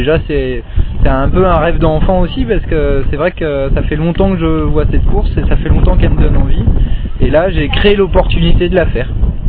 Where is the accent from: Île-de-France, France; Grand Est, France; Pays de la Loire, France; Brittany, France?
Pays de la Loire, France; also born or lived in Pithiviers; now in Morbihan, France; Alors je suis né à Pithiviers dans le Loiret, donc c'est presque dans le centre de la France, mais j'ai quasiment toujours vécu dans la région nantaise.